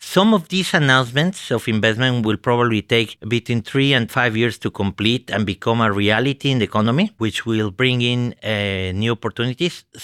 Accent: Mexico City, Mexico; I'm originally from Mexico City.

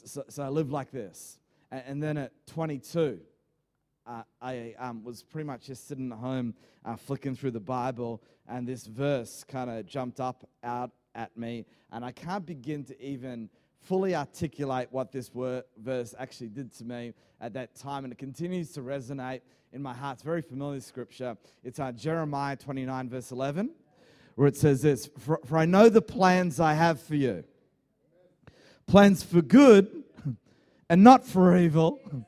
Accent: Queensland, Australia; now in Sydney, Australia; I actually originally grew up in Queensland, and about 12 years ago, I actually moved to Sydney.

